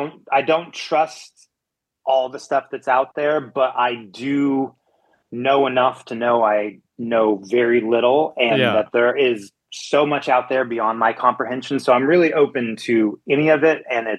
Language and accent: English; Riverside, California, United States; SoCal, born and raised.